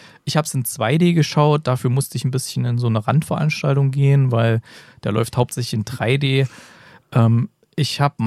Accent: East Germany, Germany; damals, als ich aufgewachsen bin in der DDR

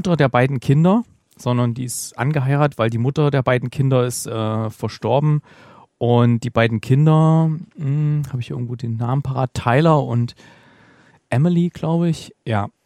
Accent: Thuringia, Germany; born there; ein Song, der heißt … Und da hat er sich so ein bisschen über mein Geburtsland sehr auf sehr amüsante Art lustig gemacht.

